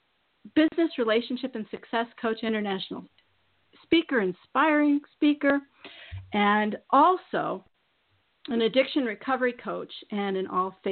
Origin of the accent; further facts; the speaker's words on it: Maine, United States; And we're here from Maine, and oh my gosh, I'm so excited.